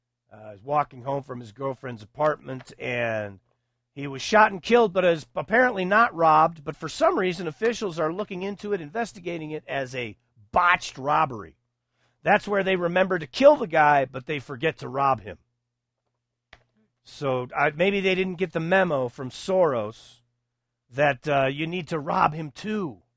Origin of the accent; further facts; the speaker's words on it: United States; I frankly am embarrassed as an American that Hillary Clinton is a nominee for the President of the United States.